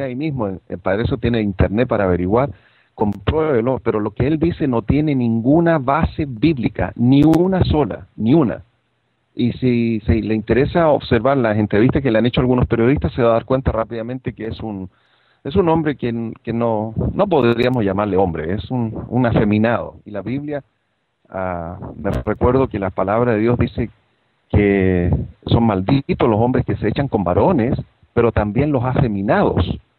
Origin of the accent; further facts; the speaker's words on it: Chile; yo soy chileno y por lo tanto conozco bastante todo el mundo, el movimiento evangélico en Chile. Yo fui evangélico por 40 años.